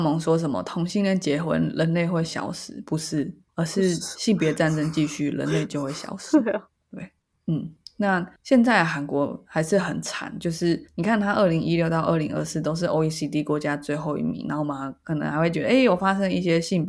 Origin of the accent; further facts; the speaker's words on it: Taiwan; 如果我去南韩然后没有人看得出来我是台湾人